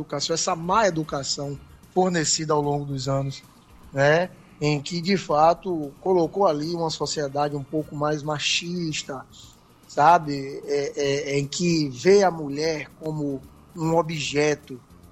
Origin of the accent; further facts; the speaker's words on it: Brazil; nós, muitas vezes, como povo, como brasileiro, nós erramos muito nessa questão da formação dos nossos jovens